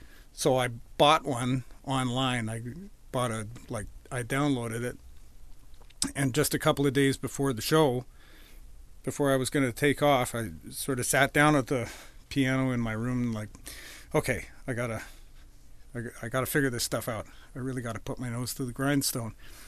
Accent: Edmonton, Alberta, Canada; now in Vancouver, Canada; No, I moved from Edmonton to Vancouver so that I could join Roots Roundup.

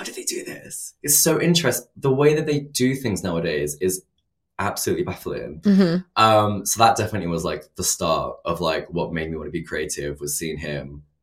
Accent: East of England, United Kingdom; And I'm from Essex

